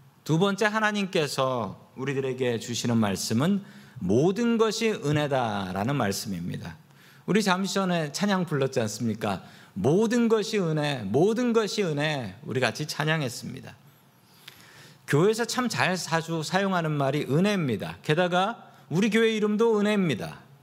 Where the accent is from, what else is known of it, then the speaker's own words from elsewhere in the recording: Seoul, South Korea; born there; 제가 태어난 곳이 어디냐면 서대문구 상암동입니다.